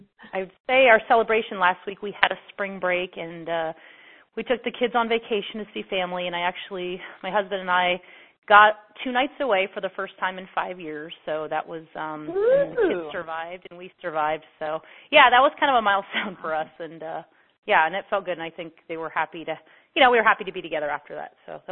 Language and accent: English; Shawnee, Kansas, United States; I'm from Shawnee, Kansas.